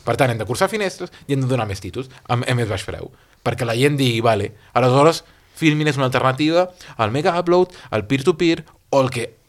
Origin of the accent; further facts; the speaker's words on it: Balearic Islands, Spain; perquè jo soc mallorquí, soc català, soc espanyol